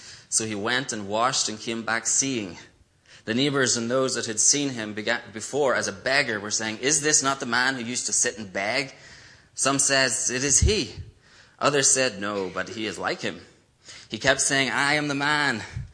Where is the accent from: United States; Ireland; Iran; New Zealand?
Ireland; accent: Irish; Usually I'm a little nervous that people aren't going to understand my Irish accent. This morning I'm a little nervous I'm going to speak with an American accent.